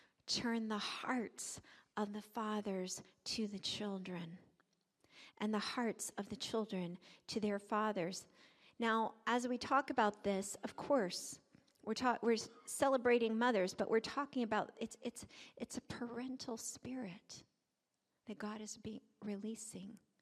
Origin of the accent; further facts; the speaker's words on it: Lenexa, Virginia, United States; I was from Lenexa, Virginia, and there was a little post office, and there was not even a stoplight.